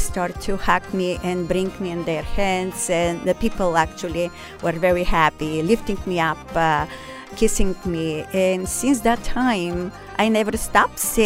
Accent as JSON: {"language": "English", "country": "Bulgaria", "moved": "as an adult", "lives_now": "United States", "said": "I am originally from Bulgaria, and I moved to the United States permanently in 1991."}